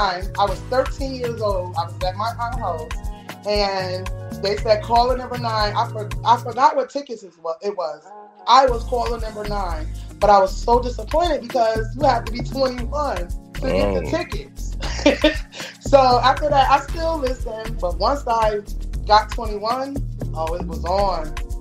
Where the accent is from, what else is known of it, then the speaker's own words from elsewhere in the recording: New Haven, Connecticut, United States; now in Hamden, United States; I am from Raven, but I live in Hamden.